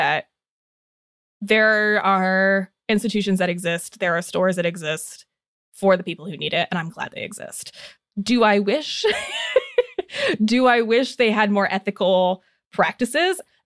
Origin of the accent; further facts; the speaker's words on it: Indiana, United States; I grew up in Northern Indiana, and it's like, you got your groceries at Walmart.